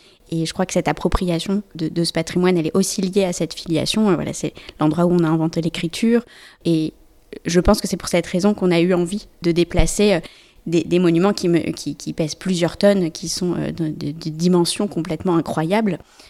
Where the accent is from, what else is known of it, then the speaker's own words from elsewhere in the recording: Metz, Grand Est, France; born there; Je suis née à Metz en 1992 et j'ai fait mes études à Poitiers, à l'école d'art de Poitiers.